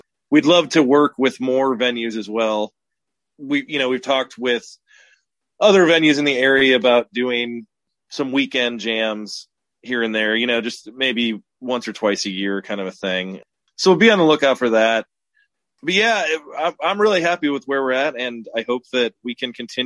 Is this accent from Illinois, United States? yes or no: yes; Chicago, Illinois, United States; I grew up near Chicago, and a friend's dad, who was a drummer, took me to a blues jam